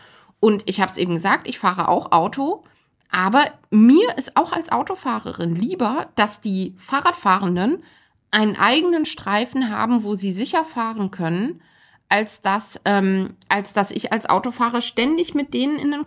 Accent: West Germany, Germany; Ich komme aus Westdeutschland ursprünglich.

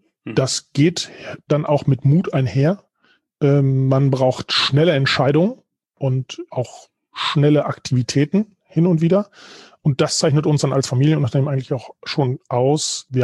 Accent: Oerlinghausen, North Rhine-Westphalia, Germany; also born or lived in Bielefeld; Geboren in Bielefeld, aufgewachsen in Oerlinghausen.

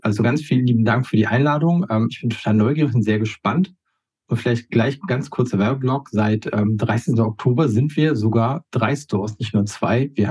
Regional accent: Hamburg, Germany; ich komme aus Hamburg, bin eigentlich Nordlicht

